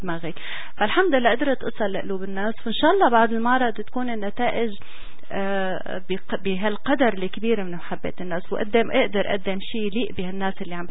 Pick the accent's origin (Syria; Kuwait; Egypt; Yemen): Syria; moved away; فانا اللي فخر انه انا سورية، واللي فخر اني لسه بحس بالوجع بالرغم من اني بالغربة من سنين، يعني لا بأس فيها، صار لي زمان طالع برا سوريا